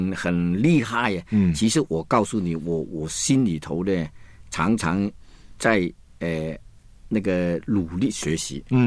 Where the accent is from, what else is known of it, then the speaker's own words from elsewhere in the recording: Guangdong, China; 这个我们广东人讲是水过鸭背，就是一听就忘了